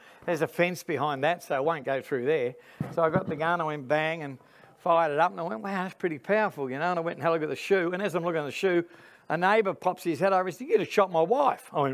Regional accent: Melbourne, Victoria, Australia; Melbourne. That's where I come from. I was born in Melbourne, and I was born on Friday the 13th, of all things.

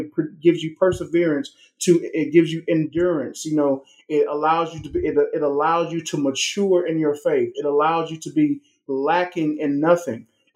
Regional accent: Macon, Georgia, United States; I'm originally from Macon, Georgia. It's about an hour south of Atlanta.

